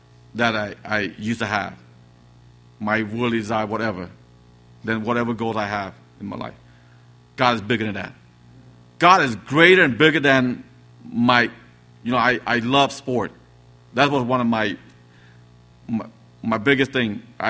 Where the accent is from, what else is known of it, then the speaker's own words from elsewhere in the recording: United States; now in Cambodia; I grew up here in America and we now live in Cambodia